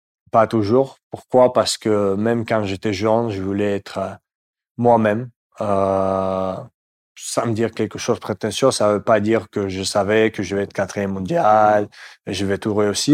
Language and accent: French; Moscow, Russia; French is a second language; Je viens de Moscou.